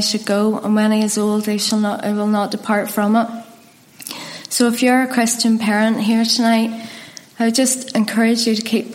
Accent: Ballymena, Northern Ireland, United Kingdom; I was born and brought up in Ballymena. I was the oldest of four children. I was from a good home, a respectable home.

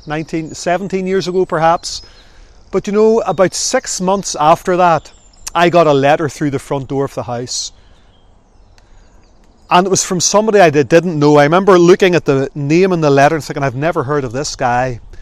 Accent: Northern Ireland, United Kingdom; accent: Northern Ireland; now in Port Lincoln, Australia; he picked up my Northern Ireland accent, and he says, "What are you doing in Kangaroo Island?" I says, "Well, we're on holidays for a day or two, and I live currently in a place called Port Lincoln."

